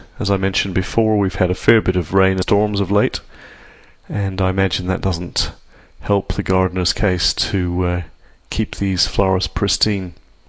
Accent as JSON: {"language": "English", "town": "Aberdeen", "region": "Scotland", "country": "United Kingdom", "tie": "born or raised there", "said": "It reminds me of my hometown of Aberdeen in Scotland, where the streets, certainly when I was a youth, had in the order of 2 million roses."}